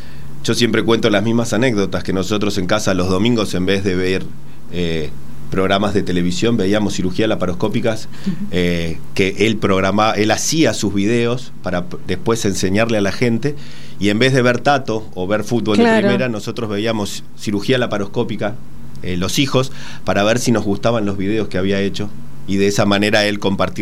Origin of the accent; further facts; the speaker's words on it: Buenos Aires, Argentina; born there; Yo nací también acá en Capital. Soy el hijo de un médico muy conocido, sí, en lo que es la Capital Federal.